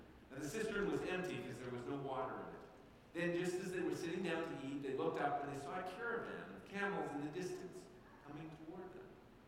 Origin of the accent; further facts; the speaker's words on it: Alberta, Canada; I grew up in Alberta